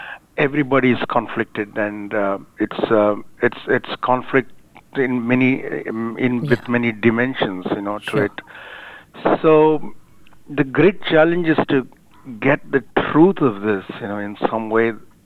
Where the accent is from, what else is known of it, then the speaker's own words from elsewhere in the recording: India; English is a second language; See, I'm an Indian.